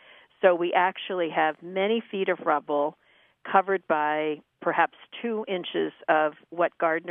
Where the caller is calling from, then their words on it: Philadelphia, Pennsylvania, United States; I'm calling from Frankfurt Friends School in the Frankfurt section of Philadelphia.